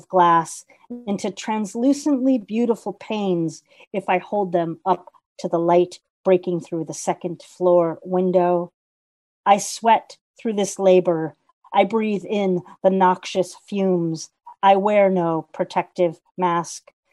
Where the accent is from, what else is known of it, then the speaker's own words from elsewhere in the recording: United States; I'm grateful to have this connection with the incredible literary community in Ireland as an American poet.